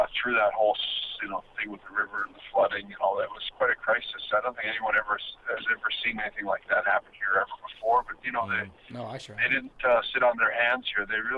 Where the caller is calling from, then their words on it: Calgary, Alberta, Canada; I'm calling from Calgary, and it's a beautiful summer day here, and it's just perfect weather here in Calgary.